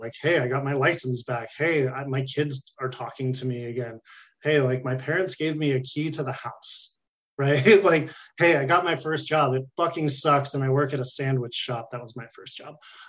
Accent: California, United States; I'm from California. I've never seen that shit.

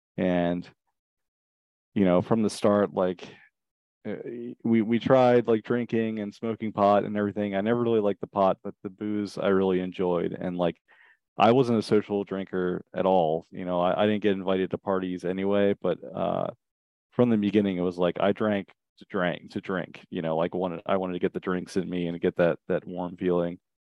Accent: Richmond, Virginia, United States; now in Vermont, United States; I grew up in Richmond, Virginia, in the suburbs, and from an early age, like my childhood was really awesome, actually.

